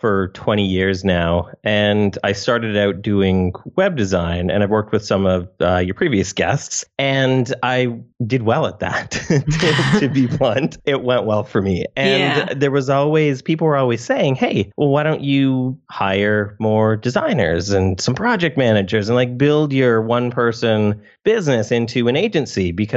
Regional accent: Toronto, Ontario, Canada; I live on the west coast of Canada, just above Seattle. So our winter, I grew up in Toronto, so I understand how Chicago winters work

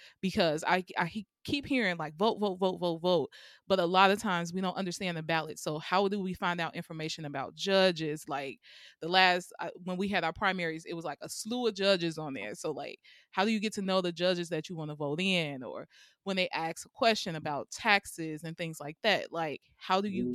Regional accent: Chicago, Illinois, United States; I grew up near Roseland, but Roseland doesn't look like the Roseland I grew up around, because it was very self-sufficient. It was mostly Black owned.

